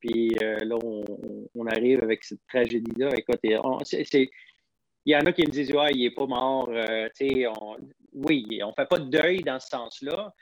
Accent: Dominican Republic; j'ai grandi en République dominicaine, puis j'ai plein d'amis en République.

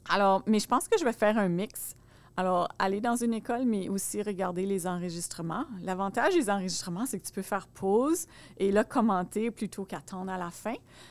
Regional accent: Montreal, Quebec, Canada; born there; also born or lived in Nova Scotia; je suis née à Montréal, mais j'ai terminé mon secondaire en Nouvelle-Écosse

